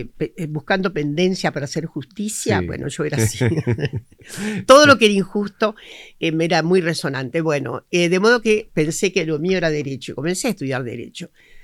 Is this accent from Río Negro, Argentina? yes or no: no; La Pampa, Argentina; born there; Yo nací en la provincia de La Pampa, que es una provincia híbrida en el sentido de que tiene, ¿cómo decirle?, etnias diversas, como se forjó en general la nación argentina y nuestras naciones.